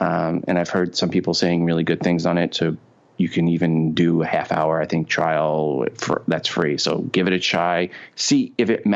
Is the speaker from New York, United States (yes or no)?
yes; Long Island, New York, United States; accent: New York, Brooklyn; if I talk with my New York, Brooklyn accent, you know, if I grew up on Long Island where everyone was from Brooklyn on my street and we all talk like we were from Brooklyn when I grew up